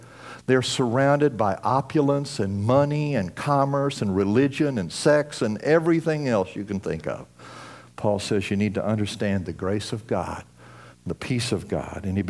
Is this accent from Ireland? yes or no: no; Oklahoma, United States; also born or lived in Texas; I came from Oklahoma and Texas and that area